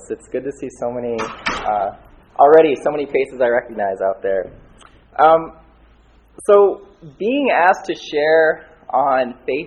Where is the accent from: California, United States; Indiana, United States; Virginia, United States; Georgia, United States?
Indiana, United States; Goshen; I was born and raised in Goshen. I attended College Mennonite Church from birth.